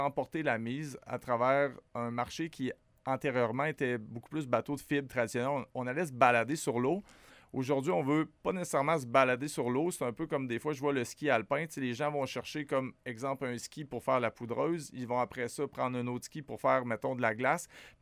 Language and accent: French; Rivière-du-Loup, Quebec, Canada; T'sais, moi, je suis originaire de Rivière-du-Loup